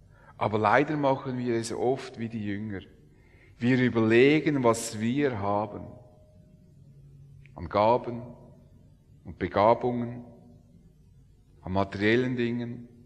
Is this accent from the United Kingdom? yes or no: no; Switzerland; Da sind wir Schweizer ja bekannt.